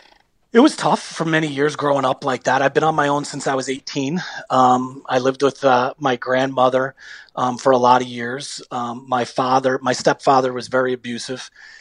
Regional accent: Union Beach, New Jersey, United States; we grew up in Union Beach. Is it Homedale? No. Is it Rumson? No. Is it those areas? No. It was lower on the socioeconomic scale, but we were a typical lower to middle class family, right?

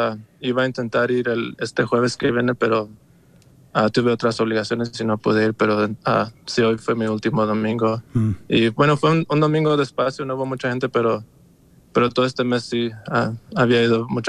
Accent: Mexico; Bueno, yo soy de México

